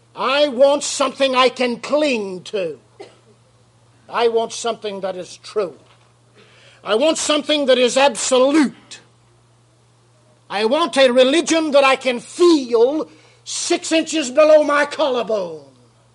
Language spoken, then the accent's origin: English; United States; born there; I make no apologies for the fact that I am an American by birth.